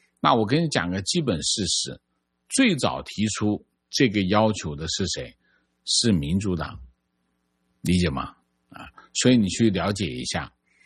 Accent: China; 我们在中国接受教育，我们在中国长大

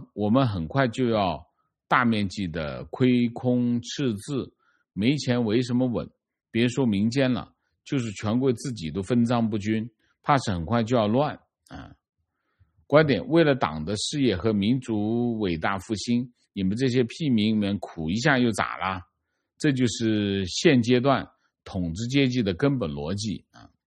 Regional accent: Jiangxi, China; accent: Jiangxi dialect; 我们江西话叫憋崽子的

